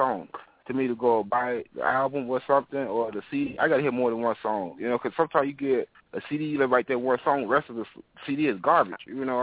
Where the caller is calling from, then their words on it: Chicago, Illinois, United States; Yes, I'm from Chicago.